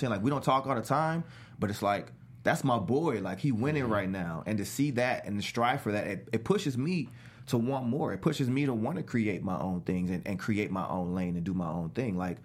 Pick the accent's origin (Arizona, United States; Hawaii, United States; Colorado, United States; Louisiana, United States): Louisiana, United States; New Orleans; because I grew up in New Orleans, but I moved back and forth a lot because it was just a lot of moving back and forth, to make it short.